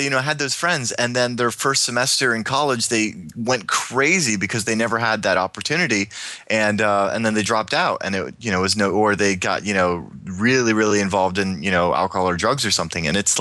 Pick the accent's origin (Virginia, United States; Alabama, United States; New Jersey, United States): Virginia, United States; also born or lived in Florida; now in San Francisco, United States; Yeah, well, for the most part, I grew up in Virginia. I mean, I was born in Florida, but I spent, you know, most of my years from, like, second grade on in Virginia up until just recently moving out to the SF Bay Area.